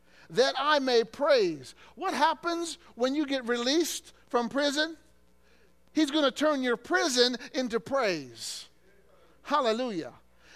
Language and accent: English; Illinois, United States; In my home state, in Illinois, there's a place called Starved Rock.